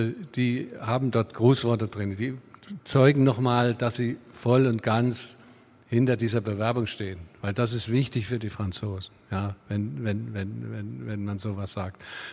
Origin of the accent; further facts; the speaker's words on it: East Germany, Germany; Ich bin übrigens auch im Osten groß geworden.